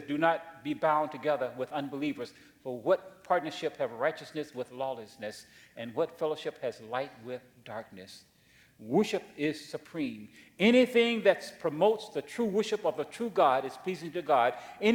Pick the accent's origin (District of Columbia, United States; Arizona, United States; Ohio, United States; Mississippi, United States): Mississippi, United States; I think part of the reason my sermons are so long is because I'm from Mississippi. Yeah, I don't talk fast like you northern folks.